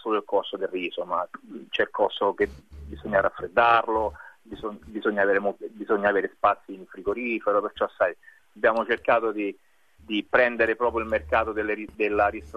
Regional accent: Rome, Lazio, Italy; now in Australia; io invece sono romano, ma con genitori siciliani. Quindi c'è sempre, nel mio sangue c'è sempre la Sicilia.

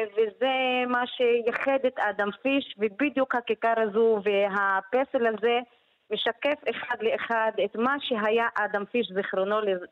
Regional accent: Deir al-Asad, Northern District, Israel; now in Haifa, Israel; אני במקור מדיר אל אסד, מדיר אל אסד. … ומלפני כשנה תושבת חיפה.

